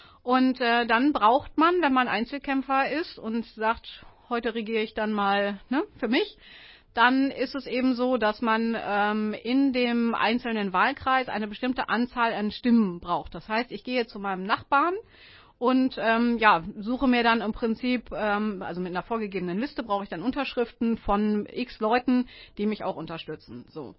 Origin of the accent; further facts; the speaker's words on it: Tündern, Lower Saxony, Germany; wenn ich jetzt in meiner alten Heimat Tündern sagen möchte, da habe ich noch ganz viele Freunde